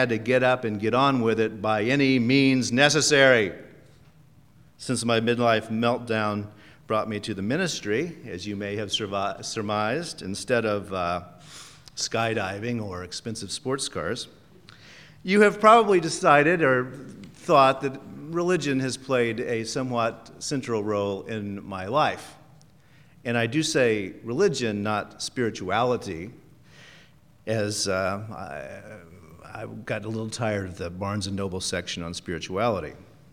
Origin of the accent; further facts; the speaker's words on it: United States; I am an American through and through.